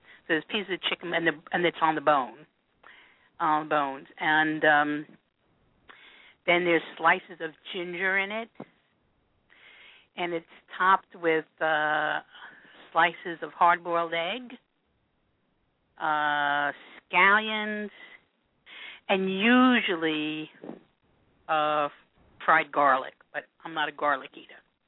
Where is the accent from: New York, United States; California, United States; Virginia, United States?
New York, United States; I mean, I'm from New York, and Italian food is I more expected